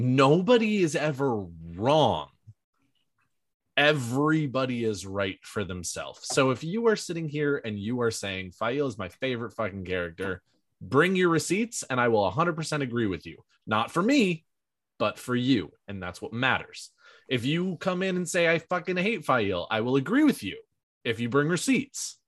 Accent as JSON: {"language": "English", "town": "Los Angeles", "region": "California", "country": "United States", "said": "I'm from Los Angeles and I'm a liberal person"}